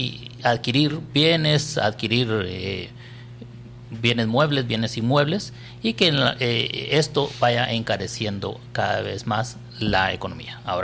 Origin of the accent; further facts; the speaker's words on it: Guatemala; ¿eso en qué me beneficia como guatemalteco común?